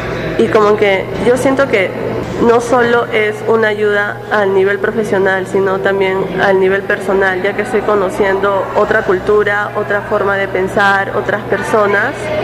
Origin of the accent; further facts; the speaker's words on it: Peru; now in Brazil; ellos son y la diferencia como somos en Perú. Aquí veo que son más amables, más acogedores. Bueno, en mi país también son así, pero no todas las personas.